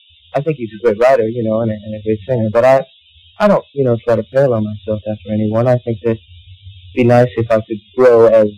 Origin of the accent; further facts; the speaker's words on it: United States; Well, you know, I'm an American, so I mean, I've seen more of America.